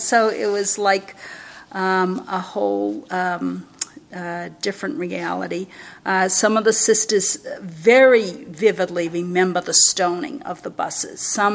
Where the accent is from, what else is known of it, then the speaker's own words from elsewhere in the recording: Lynn, Massachusetts, United States; now in Cambridge, United States; I grew up in Lynn on the North Shore. I now work in Lynn, and I now live in North Cambridge. Growing up in Lynn in the Veterans Village was pretty much a white community